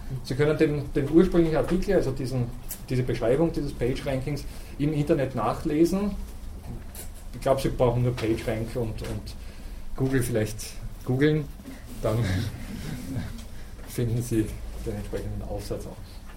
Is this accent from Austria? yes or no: yes; Austria; da sind wir Österreicher besonders privilegiert